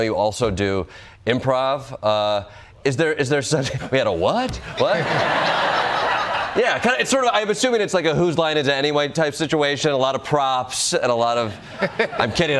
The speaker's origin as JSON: {"language": "English", "town": "Chicago", "region": "Illinois", "country": "United States", "said": "Now, switching gears a little bit here, I'm from Chicago."}